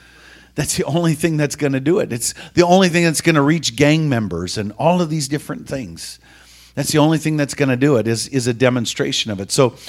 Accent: Minnesota, United States; You know, I grew up in Minnesota, so we have a saying in Minnesota, there's more Lutherans than people.

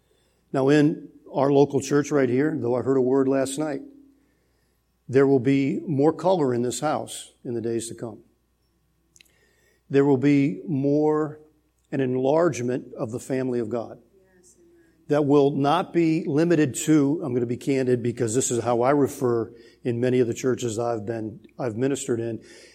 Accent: New Orleans, Louisiana, United States; And I grew up in New Orleans, so we're not just talking about gumbo and, you know, Creole food, as good as that is.

